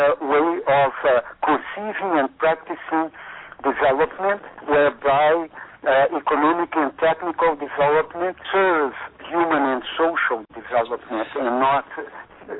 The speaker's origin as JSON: {"language": "English", "region": "Rio de Janeiro", "country": "Brazil", "tie": "born or raised there", "moved": "as an adult", "said": "Yes, that's my hometown, and I was already back from exile 10 years already. I came back in 82."}